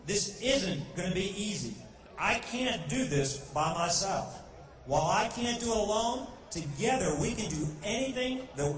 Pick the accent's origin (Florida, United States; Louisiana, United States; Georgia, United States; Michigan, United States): Louisiana, United States; Baton Rouge; Look, I was born and raised right here in Baton Rouge.